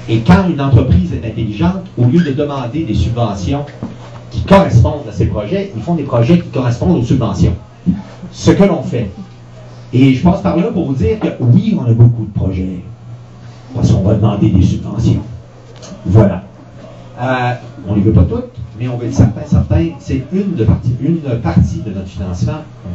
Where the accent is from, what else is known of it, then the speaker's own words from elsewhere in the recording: Quebec, Canada; Mais c'est normal, on est des Québécois. À tout le moins, j'en suis bien.